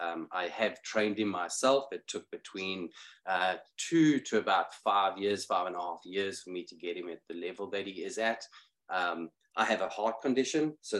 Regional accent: South Africa; now in United States; Obviously, I am from South Africa, so he has traveled the 18,000 miles with me on an airplane to be here.

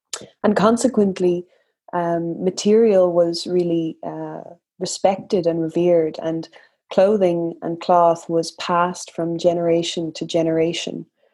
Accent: Ireland; I'm Irish and I'm a fashion designer by trade. I studied at NCAD in Dublin, the National College of Art and Design.

